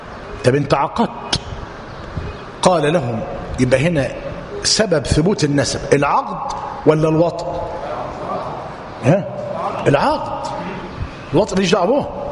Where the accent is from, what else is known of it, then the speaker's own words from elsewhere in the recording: Egypt; عندنا في مصر الجماعة ولاة الأمر قالوا إيه؟